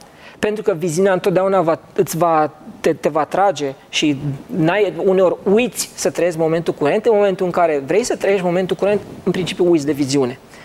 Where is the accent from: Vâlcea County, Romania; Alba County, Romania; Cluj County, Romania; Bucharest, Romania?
Vâlcea County, Romania; Drăgășani; eu sunt dintr-o locație, sunt din Drăgășani, nu sunt din București